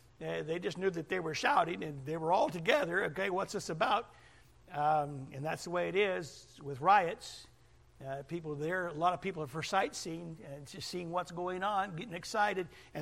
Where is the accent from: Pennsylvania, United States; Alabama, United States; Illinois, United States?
Alabama, United States; Huntsville; I said, well, from the Huntsville area.